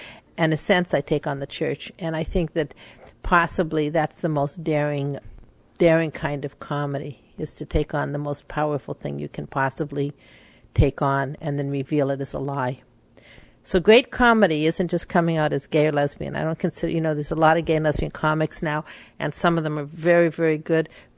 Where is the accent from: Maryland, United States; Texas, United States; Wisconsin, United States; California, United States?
California, United States; Hollywood; I was from Hollywood